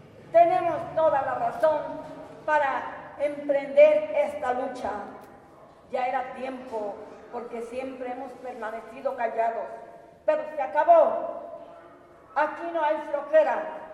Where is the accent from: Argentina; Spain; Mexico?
Mexico; Tepoztlán, Morelos; contarles de las luchas que ha pasado mi pueblo Tepoztlán